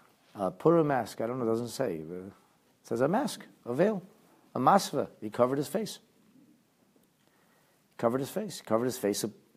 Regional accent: Philadelphia, Pennsylvania, United States; also born or lived in New Jersey; When I was a little boy, it was 1980, 1979, we moved from New Jersey to Philadelphia, and we lived in Northeast Philly.

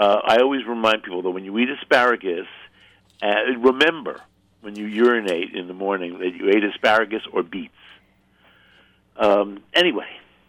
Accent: Brooklyn, New York, United States; I grew up in Brooklyn, where the only asparagus were in a can

